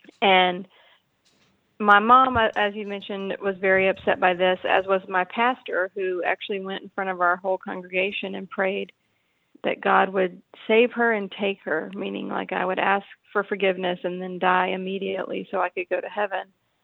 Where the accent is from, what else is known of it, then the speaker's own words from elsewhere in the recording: Louisiana, United States; now in Portland, United States; I grew up in Louisiana and I live in Portland, Oregon now. And you couldn't really pick two different states politically and culturally.